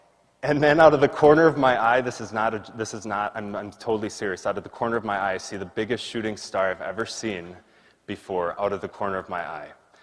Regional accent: Tyler, Texas, United States; I grew up in Tyler, not very far away from here. When I was in high school, you know, some people don't think there's much to do in Marshall. Try growing up in Tyler.

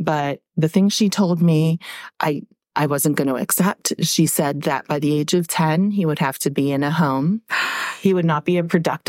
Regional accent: Pittsburgh, Pennsylvania, United States; also born or lived in Florida; Yes, I was born in Florida, but I've been raised here in Pittsburgh my whole life.

